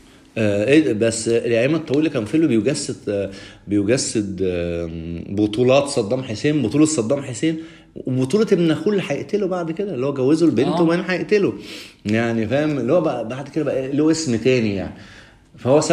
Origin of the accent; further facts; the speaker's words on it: Egypt; بس طب احنا عندنا في مصر يعني